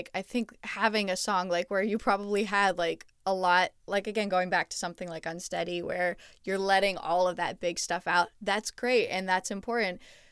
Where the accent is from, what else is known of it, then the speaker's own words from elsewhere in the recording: Montreal, Quebec, Canada; Same. I mean, I'm from Montreal.